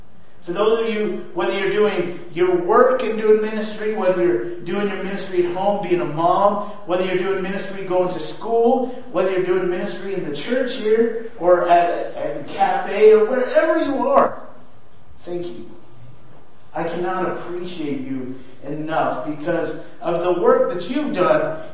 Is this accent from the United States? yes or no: yes; Ephraim, Utah, United States; I was born and raised here in Ephraim, Utah. I love this place.